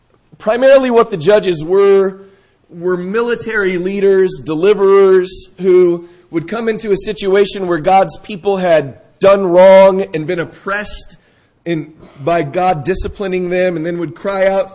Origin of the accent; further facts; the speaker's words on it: San Diego, California, United States; When I was a teenager, growing up in San Diego, it was very hard to find people that wanted to do right that were my age.